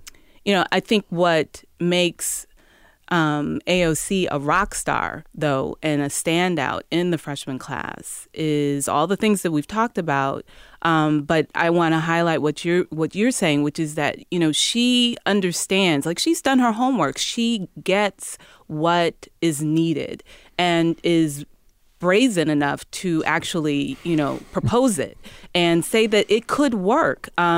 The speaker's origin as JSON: {"language": "English", "town": "Chicago", "region": "Illinois", "country": "United States", "said": "Yeah, and I'm from Chicago. I remember seeing … when he was in a talent show at Kenwood High School, which is where he went to high school"}